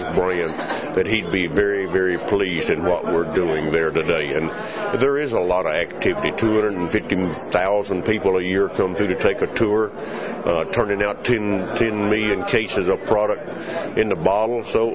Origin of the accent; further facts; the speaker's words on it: Lynchburg, Tennessee, United States; I grew up there in Lynchburg, about 2 miles from the distillery, and living on a farm